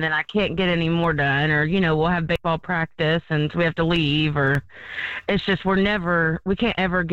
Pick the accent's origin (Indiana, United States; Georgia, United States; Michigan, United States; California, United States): Georgia, United States; Douglasville; from Douglasville. I've been here my whole life.